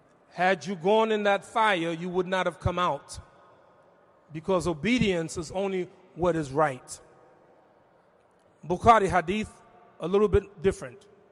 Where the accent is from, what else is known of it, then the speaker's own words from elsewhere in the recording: New York City, New York, United States; I said, imam, I noticed I'm from New York City.